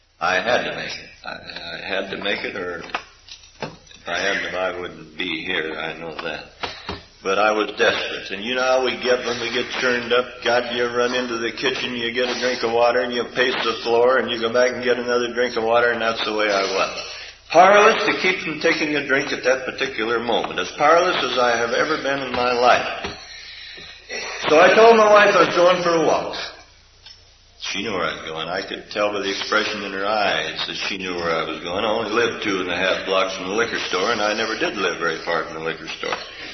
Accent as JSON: {"language": "English", "region": "Oregon", "country": "United States", "said": "from Oregon."}